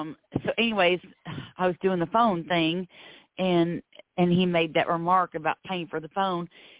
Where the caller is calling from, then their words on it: Florida, United States; I'm the one from Florida with the man that's the addiction.